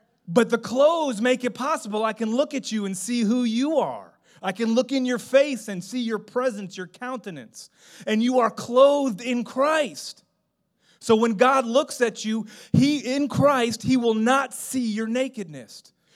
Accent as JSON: {"language": "English", "town": "Miami", "region": "Florida", "country": "United States", "tie": "born or raised there", "said": "I grew up in Miami, so this is for me, this is how I picture it."}